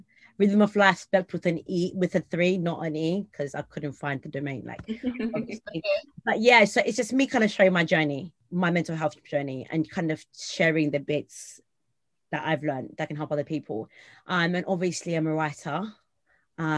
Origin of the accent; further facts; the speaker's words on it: London, United Kingdom; Like I grew up in South London, which is in Essex, and there's a strong Zimbabwe community there.